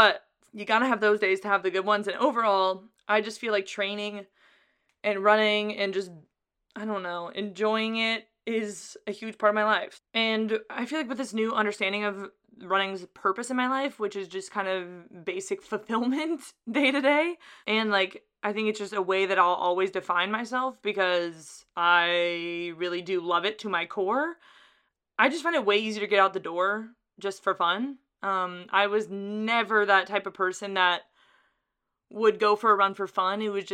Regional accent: Carlsbad, California, United States; April 2nd is the Carlsbad 5000. It's a big 5K. It's pretty flat. It's in my hometown.

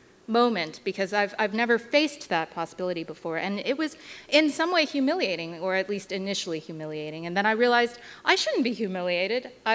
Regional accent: United States; by virtue of the fact that I'm Chinese American, am less safe than my husband may be.

